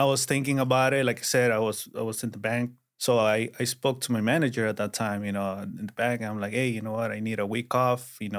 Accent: Garland, Texas, United States; From Garland, Texas.

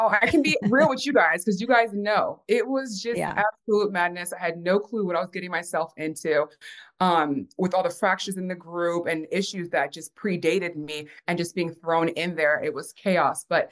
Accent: Midwest, United States; growing up in the Midwest, you know, it was hard to find other Africans in the diaspora

